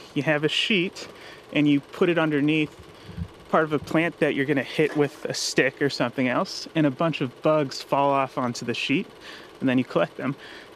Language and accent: English; New Mexico, United States; I was always into nature, and I grew up in New Mexico. You're kind of surrounded by nature everywhere you go